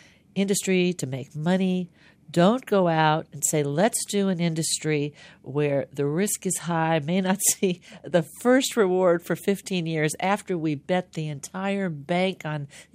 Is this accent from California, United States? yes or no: yes; San Francisco, California, United States; And here we are at BIO 2016 in my hometown, San Francisco.